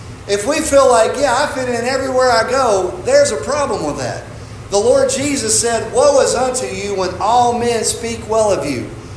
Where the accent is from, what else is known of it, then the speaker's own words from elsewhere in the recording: Texas, United States; I was the only guy that was not from Arkansas. Here I come from Texas.